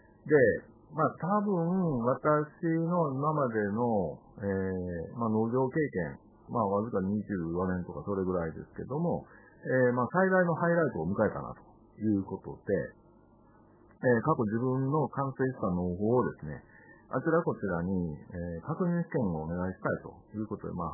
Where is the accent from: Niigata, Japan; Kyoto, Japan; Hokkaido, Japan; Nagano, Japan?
Hokkaido, Japan; Obihiro; 特に、まあ、地元の帯広市には